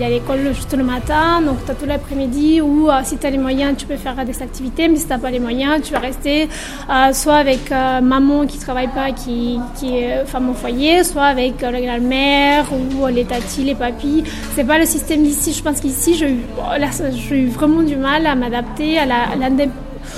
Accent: Argentina; moved away as an adult; also born or lived in Italy; now in Bordeaux, France; Je suis italo-argentine. J'ai 37 ans et j'habite à Bordeaux depuis 10 ans. C'est mon père qui est italien. J'ai grandi en Argentine jusqu'à... J'ai fini mes études en droit en Argentine.

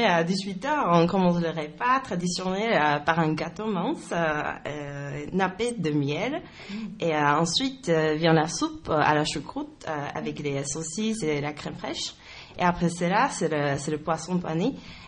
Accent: Slovakia; Oui, chez nous, en Slovaquie, la journée principale, c'est aussi le 24.

